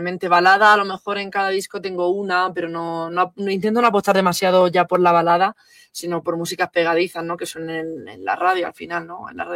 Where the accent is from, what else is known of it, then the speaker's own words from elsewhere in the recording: Region of Murcia, Spain; now in Mexico City, Mexico; el clima es muy parecido al de mi tierra, así